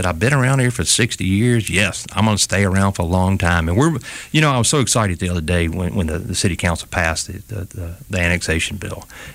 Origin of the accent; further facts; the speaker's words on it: Mobile, Alabama, United States; I was born and raised in Mobile, went to McGill Tool, and I'm the third generation McGill Tool.